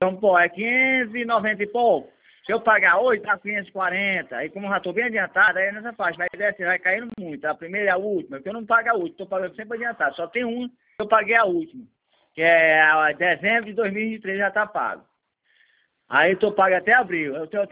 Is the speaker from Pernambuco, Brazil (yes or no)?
no; Fortaleza, Ceará, Brazil; eu tenho aqui em Fortaleza, que eu sou de Fortaleza, aqui em Fortaleza, meu terreno.